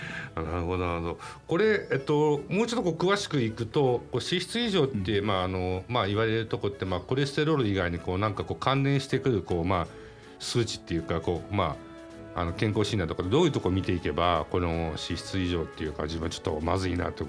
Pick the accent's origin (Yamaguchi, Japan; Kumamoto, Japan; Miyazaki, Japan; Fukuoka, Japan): Fukuoka, Japan; 地元が福岡なんで。